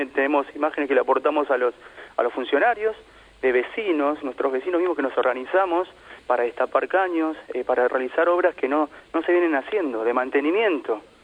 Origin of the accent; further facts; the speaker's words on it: Moreno, Buenos Aires Province, Argentina; Para la gente que vive en Moreno, para los que nos criamos acá, nacimos, queremos seguir viviendo en Moreno.